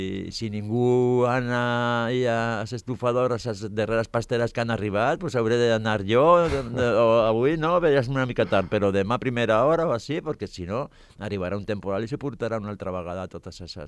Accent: Basque Country, Spain; El meu poble està a 25 quilòmetres de Sant Sebastià, però està a 60 de Pamplona, d'Iruña.

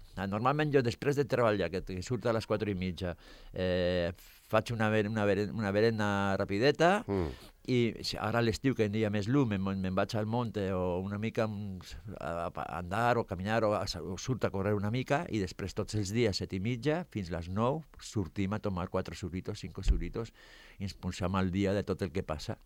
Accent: Basque Country, Spain; El meu poble està a 25 quilòmetres de Sant Sebastià, però està a 60 de Pamplona, d'Iruña.

